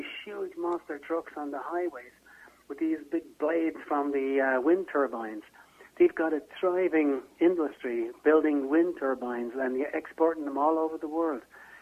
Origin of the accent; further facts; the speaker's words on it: Dublin, Leinster, Ireland; My accent even changes. Because, you know, you may think, no, I'm speaking fast, I don't know. But when I get back to Dublin, it speeds up about an extra 30 or 40%.